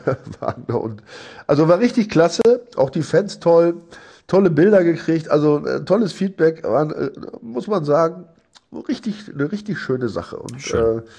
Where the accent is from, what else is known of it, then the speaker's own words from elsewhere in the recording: Sulingen, Lower Saxony, Germany; Also da war ich ja bei meiner Mutter in Sulingen, da wo ich herkomme.